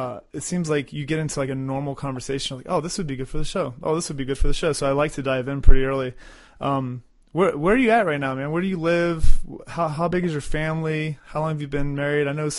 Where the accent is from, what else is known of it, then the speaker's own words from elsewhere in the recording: Florida, United States; I grew up in South Florida, and there's a reason I don't live there anymore.